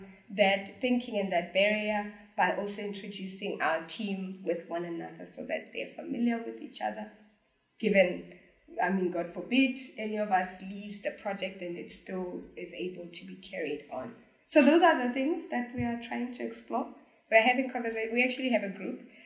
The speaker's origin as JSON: {"language": "English", "country": "South Africa", "said": "I think because of our stance as South African"}